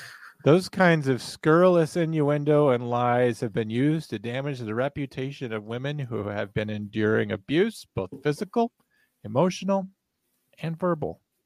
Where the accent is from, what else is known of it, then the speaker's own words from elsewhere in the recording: United States; born there; I'm an American. I was born in America. I'm what you would call Native American because I'm from here.